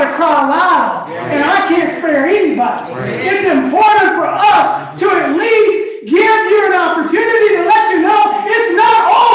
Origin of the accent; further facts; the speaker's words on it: United States; I don't want folks to say because I'm from the United States, they don't welcome me.